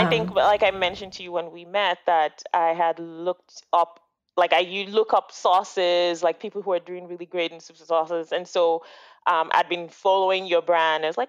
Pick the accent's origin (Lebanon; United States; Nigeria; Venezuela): Nigeria; Lagos; Yeah, so I grew up in Lagos, Nigeria. It's in West Africa. I grew up middle-class family. My dad was in the military. My mom was a civil servant working with the government.